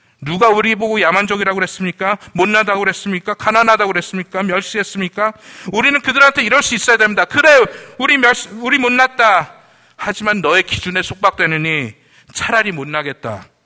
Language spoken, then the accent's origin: Korean; South Korea; 제가 한국인으로서 존중받으면서